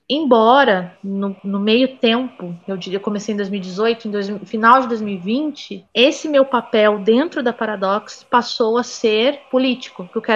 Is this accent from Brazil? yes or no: yes; Brazil; porque a gente é brasileiro, né?